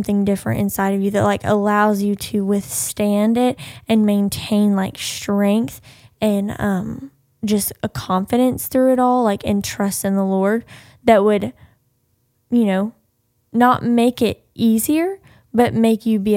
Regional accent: Arkansas, United States; And so I grew up in Arkansas. I lived here.

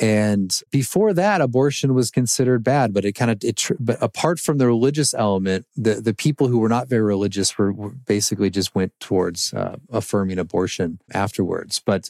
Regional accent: United States; And I, as an American, I feel that as well.

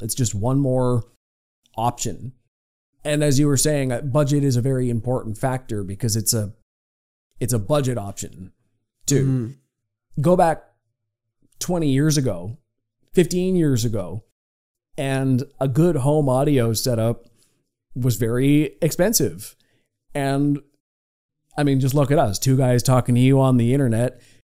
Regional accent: Canada; But we're coming from Canada here. It was never a thing when we were growing up.

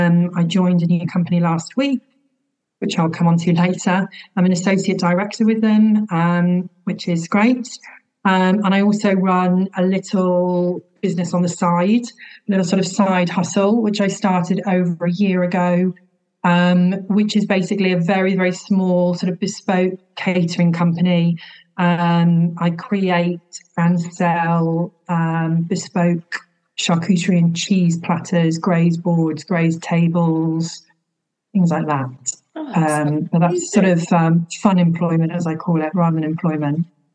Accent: East of England, United Kingdom; I grew up in Norfolk, in a little village on the outskirts of Norwich, which was beautiful but quite rural.

